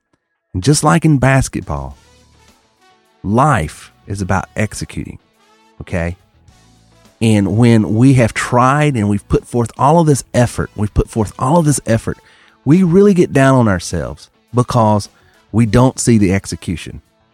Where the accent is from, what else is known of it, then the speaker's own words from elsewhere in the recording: North Carolina, United States; growing up in North Carolina in the 80s, late 70s and 80s, was the time to understand